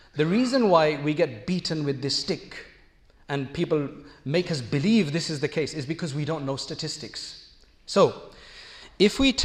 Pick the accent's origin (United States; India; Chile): India; By the way, I'm Indian, and in places like this, you get a lot of things that are allowed for Indians